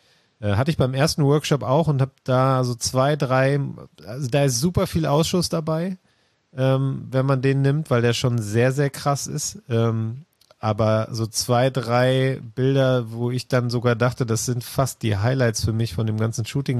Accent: North Rhine-Westphalia, Germany; Bei uns im Pott sagt man Kirmes

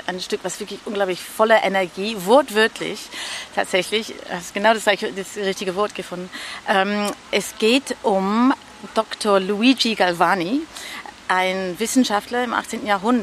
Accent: England, United Kingdom; also born or lived in Scotland; Aber ich bin auch in Nordengland aufgewachsen und war auch öfter in Schottland.

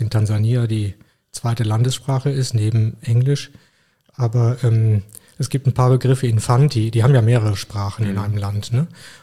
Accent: Koblenz, Rhineland-Palatinate, Germany; also born or lived in Africa; Zwischendurch waren wir selber mit unserer Familie noch in Tansania, also ich habe schon einen ausgeprägten Afrika-Bezug, aber ich komme aus Koblenz.

